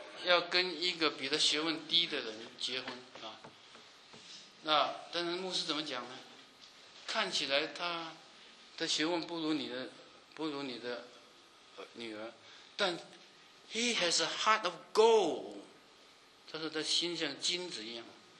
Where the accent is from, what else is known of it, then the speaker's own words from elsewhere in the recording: Guangdong, China; 我们是广东人，早期的移民到了旧金山